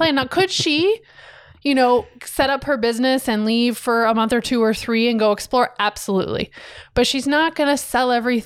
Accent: Ohio, United States; Even to something as small as living in Florida, and I'm from Ohio.

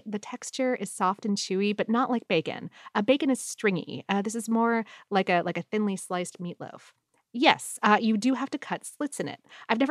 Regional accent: New Jersey, United States; I have since moved away from my hometown, but I'm still in New Jersey

